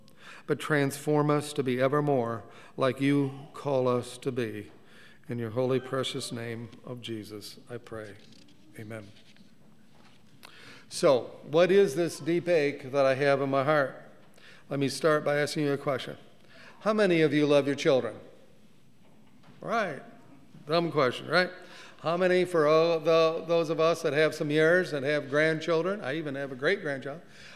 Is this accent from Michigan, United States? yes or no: yes; Michigan, United States; And we're from Michigan, and he went to University of Michigan, so it was go blue, go blue, go blue.